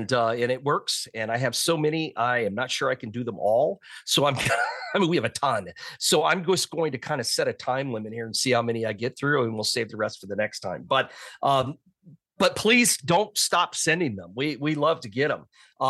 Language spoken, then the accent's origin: English; Harrisburg, Illinois, United States; I'm from Harrisburg and have been there many times.